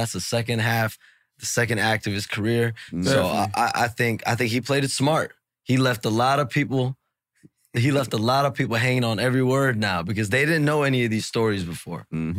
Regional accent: Chicago, Illinois, United States; I was writing a Bulls blog because I grew up in Chicago.

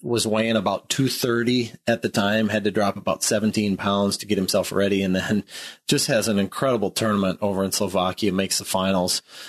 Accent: Williams, Iowa, United States; My dad would always tell people, like, we're from Williams, Iowa.

